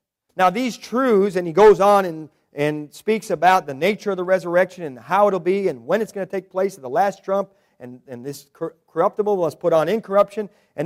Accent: United States; we were born and raised in America, and so we were just visiting Italy at the time

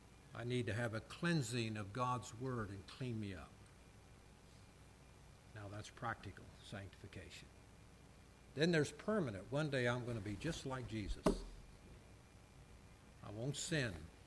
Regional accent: Ohio, United States; Now, if you're in Ohio, I'm from Ohio, so it's washed, and that means that I've experienced a new birth.

